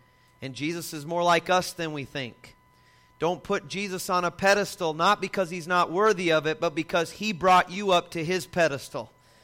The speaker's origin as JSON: {"language": "English", "region": "South Dakota", "country": "United States", "said": "by the way … I used to ride bulls and I'm from South Dakota."}